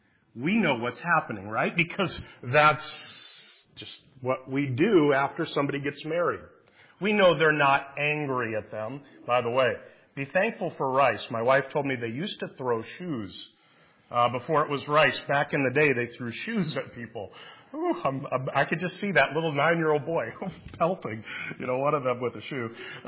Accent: Iowa, United States; I must be a hick, right? I'm from Iowa originally.

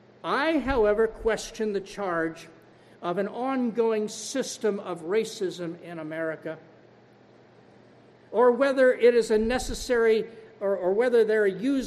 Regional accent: Montclair, New Jersey, United States; I'm over 70 years old. I grew up in Montclair, New Jersey, outside of New York City.

